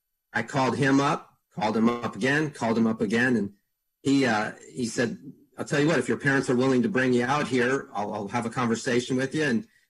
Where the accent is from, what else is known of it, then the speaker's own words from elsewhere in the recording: San Diego, California, United States; So I grew up in San Diego, not too far from the Del Mar Thoroughbred Club.